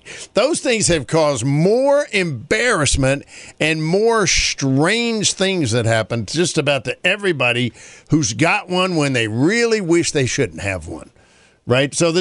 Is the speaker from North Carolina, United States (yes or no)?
yes; High Point, North Carolina, United States; North Carolina State has a kid from near my hometown in High Point, Chris Velleman.